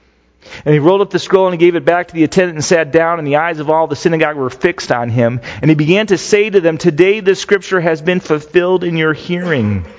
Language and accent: English; Phoenix, Arizona, United States; I grew up in Phoenix.